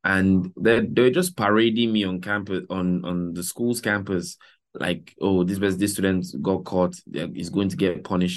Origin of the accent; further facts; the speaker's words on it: Calabar, Cross River, Nigeria; I grew up in Calabar, Nigeria with both of my parents.